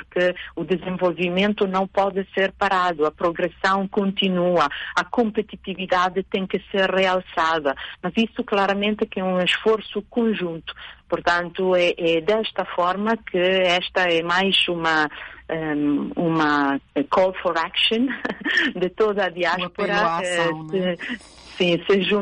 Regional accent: Cape Verde; de poder aproximar-me ao meu país de origem e ver de que forma que eu posso continuar a ser útil para o desenvolvimento de Cabo Verde

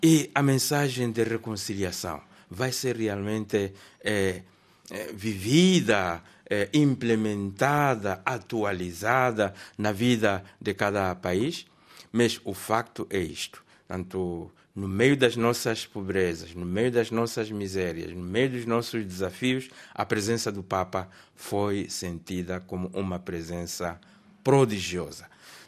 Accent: Mozambique; Nós, como moçambicanos

